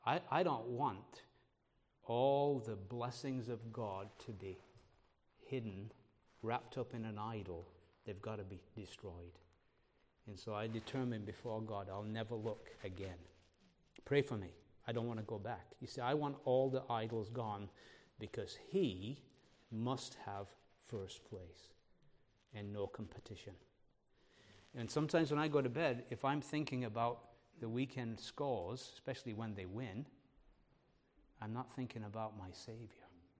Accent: England, United Kingdom; I'm an Englishman. I like soccer.

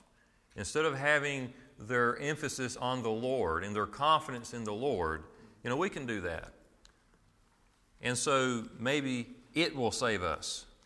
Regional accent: Ramseur, North Carolina, United States; And we are from Ramseur, about 50 minutes from here near Asheboro, and a little small assembly in Ramseur, North Carolina.

